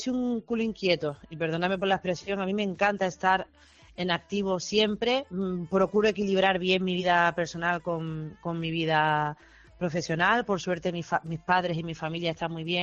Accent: Málaga, Andalusia, Spain; Me siento muy orgullosa de ser malaguita, de ser una boquerona y de venir de la ciudad de la que vengo

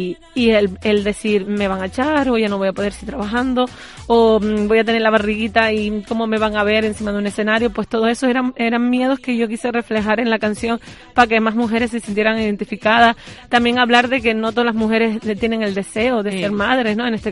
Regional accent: Canary Islands, Spain; como yo voy a estar aquí dar a luz en mi tierra, pues yo pues programé que la última actuación sería en Canarias, y ojalá que sea en Tenerife

